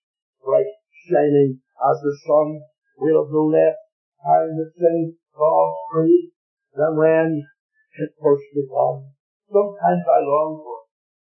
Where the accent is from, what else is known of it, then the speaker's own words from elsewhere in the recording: Canada; I'm a Canadian.